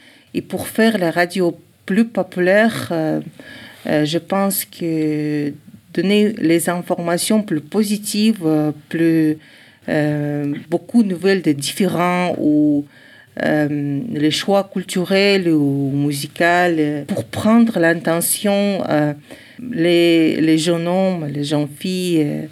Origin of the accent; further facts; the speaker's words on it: Ingushetia, Russia; French is a second language; now in Toulouse, France; Je viens de Russie, de la Nord-Caucase. Mon nationalité est ingouche.